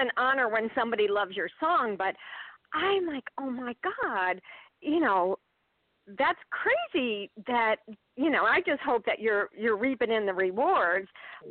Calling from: New Jersey, United States; Hi. Can you hear me? … from New Jersey.

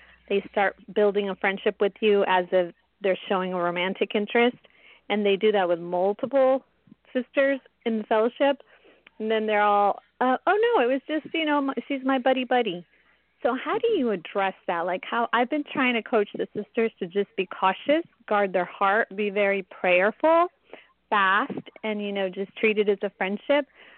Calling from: California, United States; I'm calling from California, and I have a quick question.

